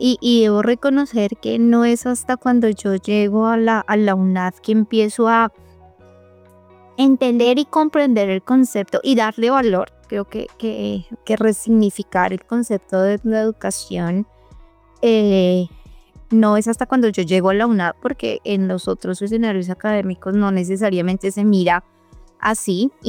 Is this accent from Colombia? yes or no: yes; Colombia; Como colombianos muchas veces creemos que lo de afuera es lo mejor, ¿no?